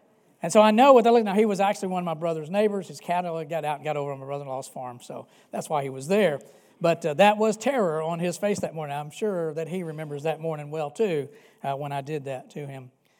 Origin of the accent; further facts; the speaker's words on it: Louisville, Kentucky, United States; I grew up just outside of Louisville, Kentucky, and frequented Jefferson Mall quite a bit.